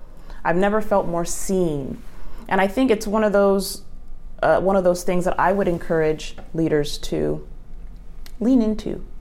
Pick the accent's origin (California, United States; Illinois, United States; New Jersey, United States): California, United States; Los Angeles; and I'm from Los Angeles.